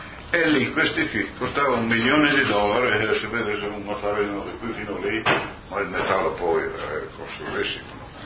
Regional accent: United Kingdom; Italian is a second language; quello lì è il canadese, allora qui io sono inglese

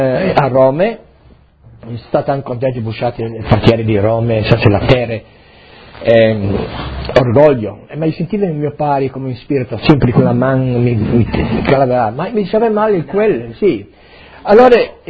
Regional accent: South Africa; Italian is a second language; io sono di Sudafrica, io va Udine, fra un'ora io arrivo a Udine

